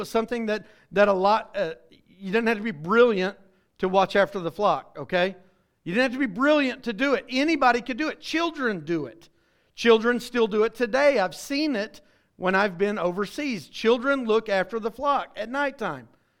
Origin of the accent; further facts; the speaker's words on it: Oklahoma, United States; I'm going to say we're all from Oklahoma as far as we're all in this room.